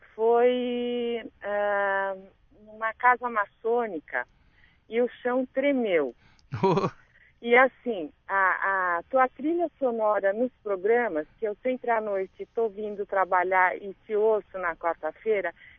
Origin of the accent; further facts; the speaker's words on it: São Paulo, Brazil; Eu sou da Vila Zelina.